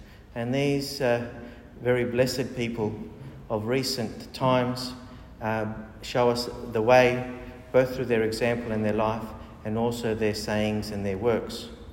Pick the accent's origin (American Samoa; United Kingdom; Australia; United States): Australia; The other monks, when they knew that I was from Australia, they'd say, two of our monks have gone to Australia, do you know them?